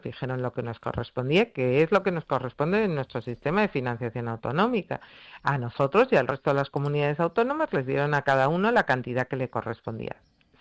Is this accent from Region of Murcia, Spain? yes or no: no; Community of Madrid, Spain; cosa que ya nos revela incluso como madrileños y como conjunto de españoles.